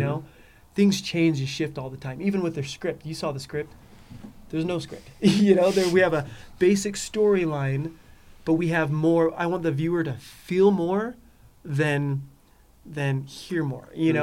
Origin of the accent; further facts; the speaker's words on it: Arizona, United States; And that's where we grew up in Arizona, because it's hot as crap there, you know?